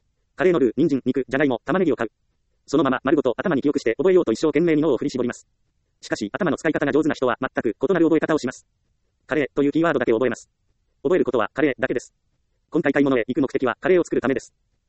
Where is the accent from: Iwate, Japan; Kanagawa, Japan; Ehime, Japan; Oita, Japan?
Ehime, Japan; 私は愛媛県で生まれ、厳しい親元で育ちました。